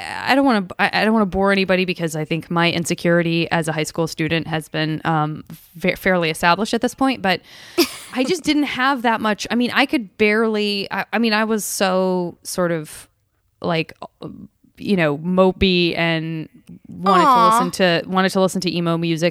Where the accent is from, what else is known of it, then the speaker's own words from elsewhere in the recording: Arizona, United States; I'm from Arizona, and I couldn't wait to get out of heat.